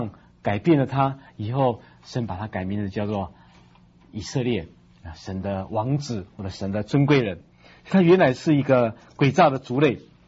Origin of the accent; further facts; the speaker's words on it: China; 我们中国人认为运可以改，命没办法改